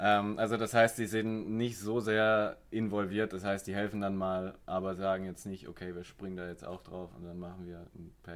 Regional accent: Sinsheim, Baden-Württemberg, Germany; Doch, ich komme aus Baden-Württemberg.

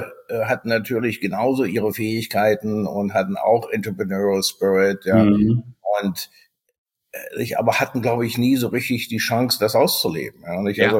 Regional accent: East Germany, Germany; ich bin in der DDR geboren, aufgewachsen, also 1965 geboren.

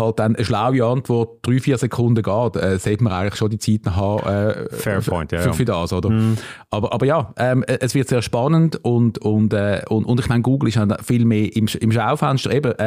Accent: Switzerland; wir als Schweizer

